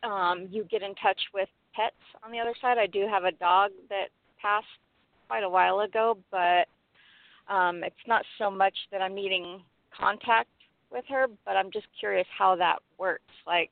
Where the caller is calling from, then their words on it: Phoenix, Arizona, United States; I'm calling from Phoenix, Arizona.